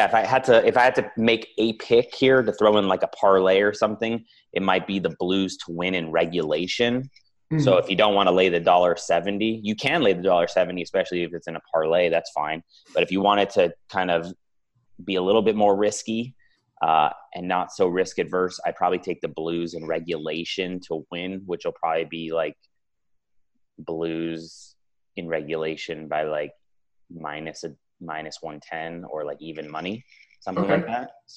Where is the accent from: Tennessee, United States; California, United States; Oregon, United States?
California, United States; Los Angeles; It has been since I was a little kid, which is weird because I grew up in Los Angeles.